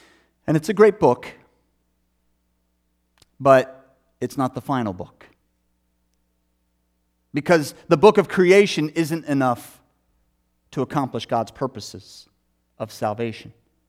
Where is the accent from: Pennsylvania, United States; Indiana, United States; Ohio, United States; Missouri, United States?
Pennsylvania, United States; I grew up outside of Philadelphia. We would go down to the southern Jersey Shore for vacation.